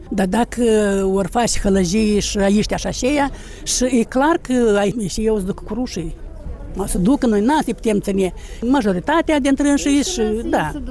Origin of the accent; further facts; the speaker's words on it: Moldova; Suntem moldoveni și români din talpa asta